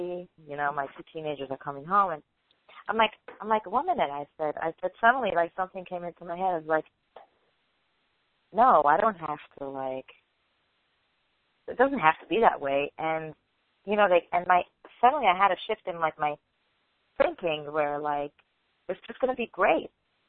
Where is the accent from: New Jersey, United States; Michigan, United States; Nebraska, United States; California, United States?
New Jersey, United States; Actually, I'm from New Jersey, but my phone number is from when I was in Brooklyn.